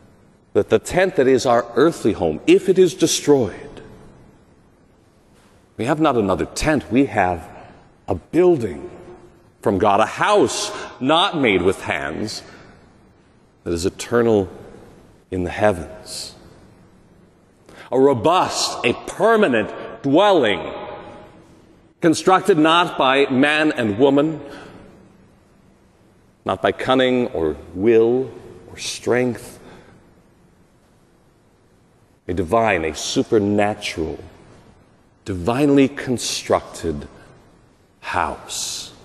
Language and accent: English; Colorado, United States; The shooting in my home state of Colorado at Evergreen High School.